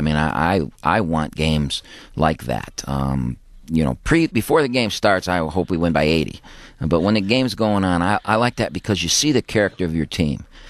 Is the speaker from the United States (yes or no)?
yes; Defiance, Ohio, United States; And it was very similar to that growing up in Defiance, Ohio.